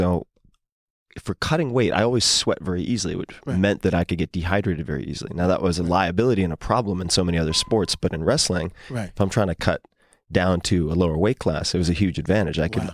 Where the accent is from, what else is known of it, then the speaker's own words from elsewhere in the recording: New York, United States; I was born and raised on Long Island.